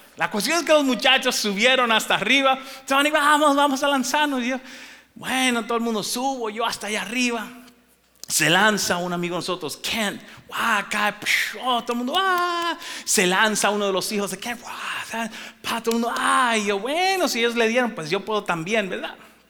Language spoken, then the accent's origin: Spanish; La Vega, Dominican Republic; Yo recuerdo hace muchos, muchos años ser un adolescente y estaba en mi país. En mi país hay una catarata que se llama el Salto de Jimenoa y es preciosa esa catarata